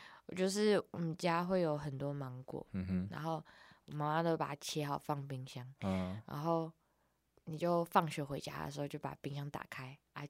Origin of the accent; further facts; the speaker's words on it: Taiwan; 我身为一个台湾人，我非常有点不太能理解。